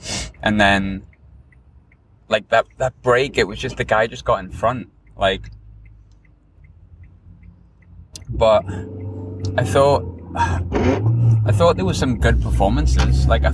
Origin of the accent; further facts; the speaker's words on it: Sunderland, North East England, United Kingdom; So I came from Glasgow originally, but I'm originally from Sunderland.